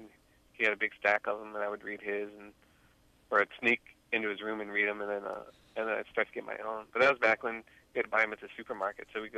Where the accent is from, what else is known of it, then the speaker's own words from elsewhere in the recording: Lexington, Missouri, United States; now in St. Louis, United States; I grew up in Lexington, Missouri. It's like a small town outside of Kansas City here in Missouri. I grew up there, and then we moved to St. Louis, like my last year of high school, and I've lived here ever since.